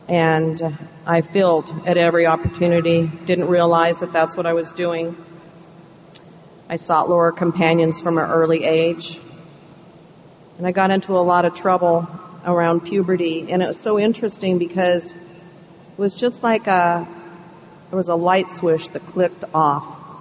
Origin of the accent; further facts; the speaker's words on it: Alaska, United States; also born or lived in Edmonton, Canada; I was born in Edmonton, Alberta, Canada, and I was adopted when I was 3.5 months old by Americans that were living in Alaska, and they brought me home to be their little girl.